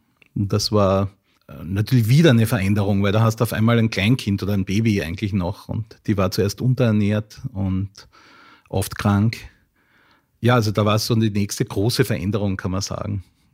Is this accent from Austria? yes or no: yes; Graz, Styria, Austria; Also ich bin in einer sehr liebevollen Familie und Umgebung aufgewachsen in Graz, Maria Trost, sehr bürgerlich, ganz normal. Vater war Eisenbahner, Mutter Bauingenieurin.